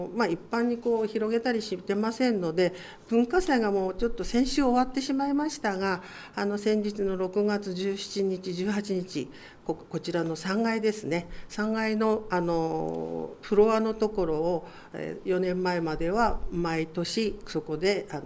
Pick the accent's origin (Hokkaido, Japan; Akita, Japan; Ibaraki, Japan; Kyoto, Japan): Hokkaido, Japan; 北海道の山の中で、はい、あの育った私ですので、あの自然がいっぱいで